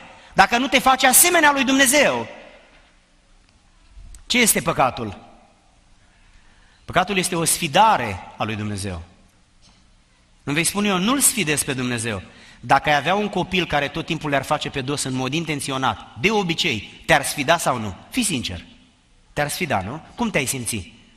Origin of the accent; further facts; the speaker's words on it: Romania; moved away as an adult; am plecat din România și am venit aici. Am riscat așa de mult și toată viața am trăit într-o țară unde mi s-a spus: a, dar tu de unde ești? Că parcă ai accent.